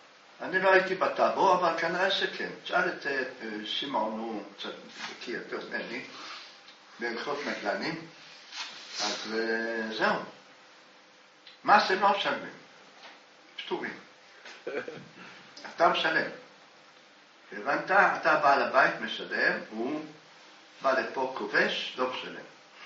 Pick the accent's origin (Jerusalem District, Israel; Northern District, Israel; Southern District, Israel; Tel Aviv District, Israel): Jerusalem District, Israel; Jerusalem; אנחנו ירושלמים, קראנו לזה רחוב חבשים.